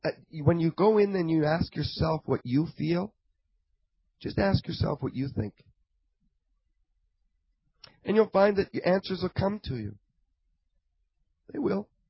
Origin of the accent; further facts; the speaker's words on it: Houston, Texas, United States; I come from Texas, Houston, past 15 years. It was cheap. I come here.